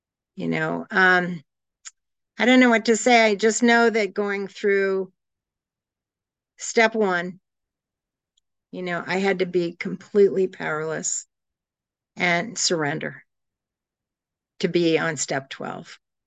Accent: Boston, Massachusetts, United States; So I grew up in the Boston area. I graduated from school in Westwood, Massachusetts.

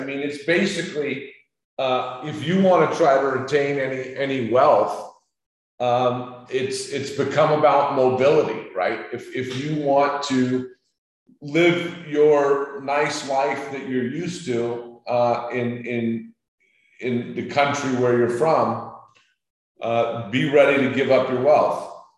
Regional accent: United States; I remember growing up in the States, you know, I was always taught that, you know, democracy.

